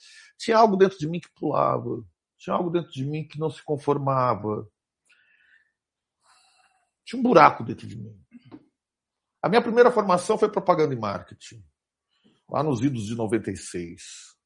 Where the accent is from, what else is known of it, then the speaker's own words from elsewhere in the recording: Carapicuíba, São Paulo, Brazil; Eu venho de uma família muito humilde. Nós somos de Carapicuíba. E eu morava numa rua que não tinha asfalto, cara. Era um morro